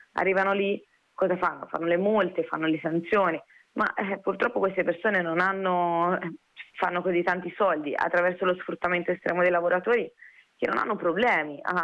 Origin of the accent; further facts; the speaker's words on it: Florence, Tuscany, Italy; noi sostanzialmente a Prato non ci abitiamo, noi, io e Luca, siamo di Firenze